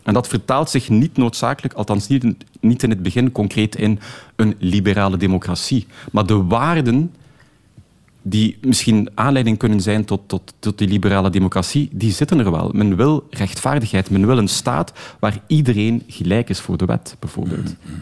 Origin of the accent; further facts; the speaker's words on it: Tunisia; Dutch is a second language; En ik herinner me ook als kind in Tunesië, iedereen kende wel iemand die ooit is opgepakt en gemarteld is geweest.